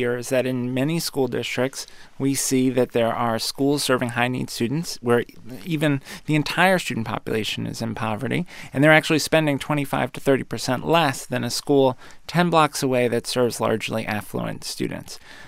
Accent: Brooklyn, New York, United States; I grew up in New York City, in Brooklyn. I went to PS 276 in Canarsie.

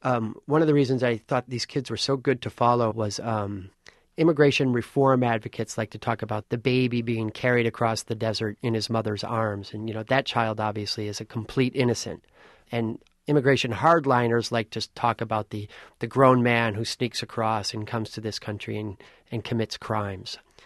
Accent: Midwest, United States; I grew up in the Midwest, and it was, you know, young men playing loud music

